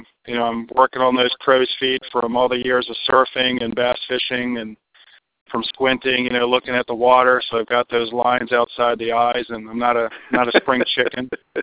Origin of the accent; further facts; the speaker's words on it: Maryland, United States; I'm from Maryland. Did my time in the Marine Corps with a college stint down in a small school in North Carolina